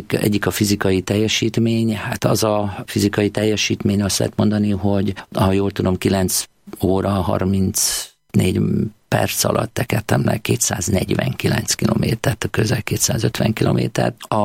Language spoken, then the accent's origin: Hungarian; Maklár, Heves, Hungary; Én Eger mellett egy nagyobb községben nőttem fel, Makláron